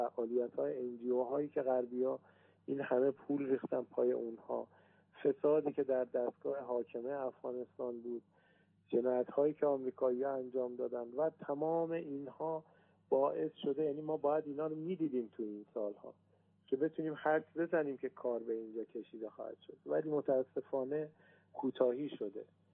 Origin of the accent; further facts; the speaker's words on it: Iran; حالا من به عنوان یک ایرانی عرض میکنم